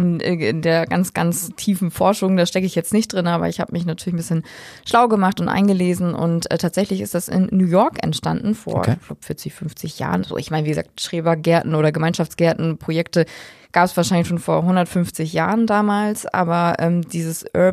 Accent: Northwest Germany, Germany; wir kommen ja nun jetzt aus dem Nordwesten

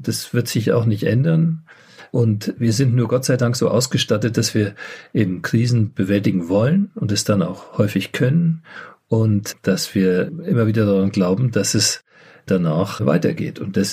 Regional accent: Bavaria, Germany; Und ich komme noch aus Nordbayern, wo es besonders schlimm war

